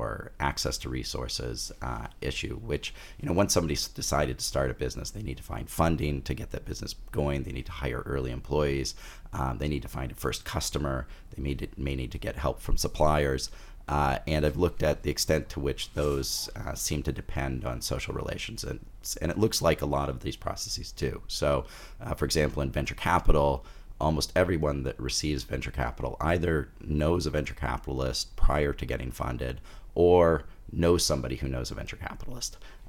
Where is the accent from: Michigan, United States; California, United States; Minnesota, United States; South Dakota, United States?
South Dakota, United States; Sioux Falls; even though South Dakota is a rural state, I grew up in Sioux Falls, which is a small town, getting bigger.